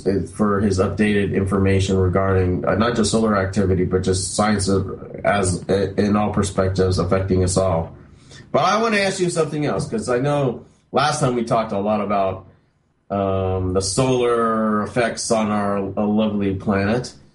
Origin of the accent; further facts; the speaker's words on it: California, United States; I'm born and raised in California, so I sort of lived through a lot of earthquakes.